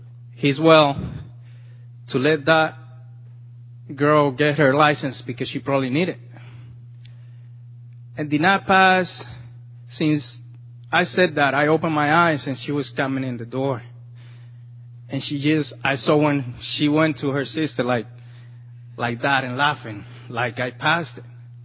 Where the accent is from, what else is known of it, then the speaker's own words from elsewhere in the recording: Nantucket, Massachusetts, United States; About a year and a half ago, me and my wife and my four kids, we come from Massachusetts. It's an island called Nantucket over there.